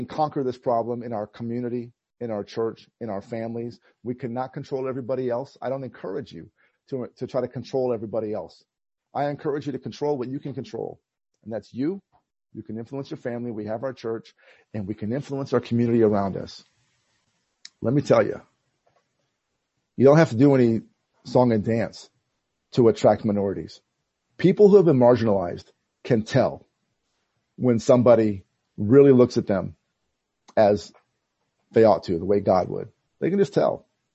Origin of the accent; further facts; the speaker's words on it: United States; And when I say, I'm American, they'll say, and this is multiple people in different states, will say, you can't be American.